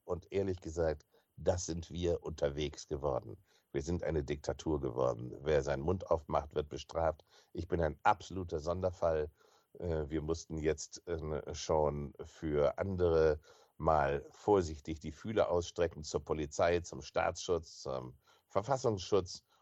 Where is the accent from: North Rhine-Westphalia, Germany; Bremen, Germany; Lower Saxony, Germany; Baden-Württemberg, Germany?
Bremen, Germany; born or raised there